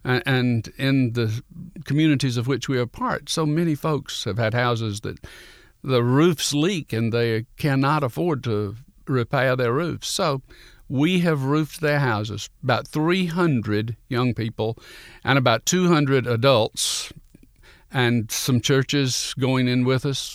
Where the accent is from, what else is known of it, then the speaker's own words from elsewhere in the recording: Atlanta, Georgia, United States; I grew up in Atlanta, born and reared in Atlanta, five generations of Atlantans.